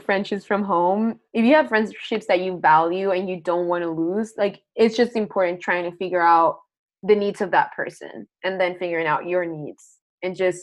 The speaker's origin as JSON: {"language": "English", "country": "Chile", "said": "It's like, when I have to like say that I'm from Chile and they don't know what that is."}